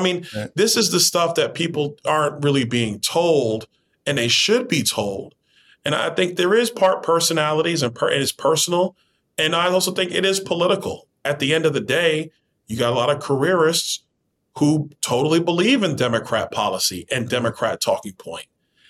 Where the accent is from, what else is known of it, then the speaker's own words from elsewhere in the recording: Brooklyn, New York, United States; Because, you know, I grew up in Brooklyn, New York.